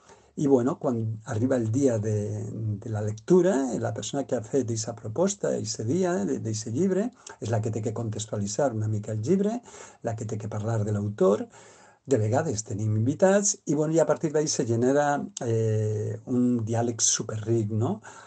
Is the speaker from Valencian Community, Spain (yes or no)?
no; Aragon, Spain; Catalan is a second language; Tinc 64 anys, vinc de l'Aragó, porto 39 anys ja per ací.